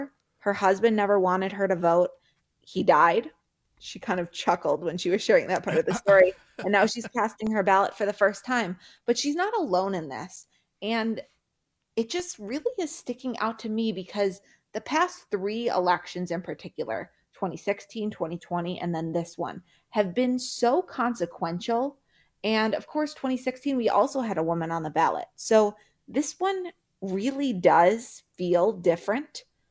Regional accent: Madison, Wisconsin, United States; Yeah. I'm from Madison.

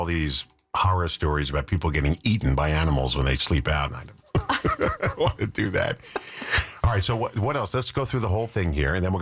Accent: Massapequa Park, New York, United States; I grew up on Long Island.

